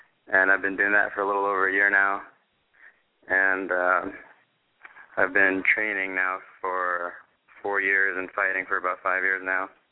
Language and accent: English; Canby, Oregon, United States; I grew up in Canby, Oregon, a little town out in the country, and I lived there all my whole life.